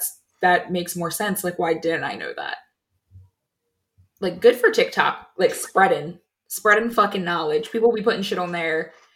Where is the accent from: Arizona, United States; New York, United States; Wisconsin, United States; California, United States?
Wisconsin, United States; Milwaukee; I am from Milwaukee.